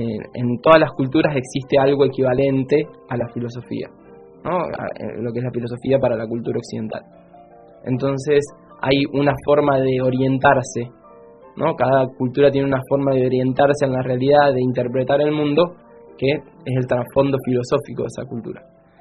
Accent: Trenque Lauquen, Buenos Aires Province, Argentina; also born or lived in Córdoba; yo soy de un pueblo que es Trenquelauquen, en la provincia de Buenos Aires. Soy originario de Córdoba, después fui a Trenquelauquen, me crié en Trenquelauquen.

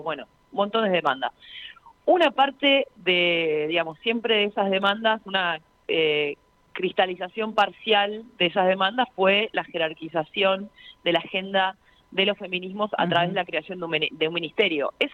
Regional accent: Gerli, Buenos Aires Province, Argentina; La verdad que soy de Gerli y eso también le da una perspectiva a mi feminismo.

